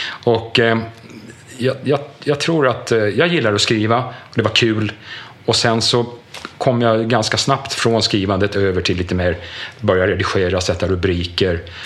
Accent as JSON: {"language": "Swedish", "town": "Fårö", "region": "Gotland", "country": "Sweden", "tie": "born or raised there", "also_born_or_lived": "Gothenburg", "said": "Jag är född i Göteborg, för min mamma bodde där när hon träffade pappa. Men jag sen 10 dagars ålder så har jag vuxit upp på Fårö. På en gård som heter Langhammar som ligger längst ut på nordvästra spetsen."}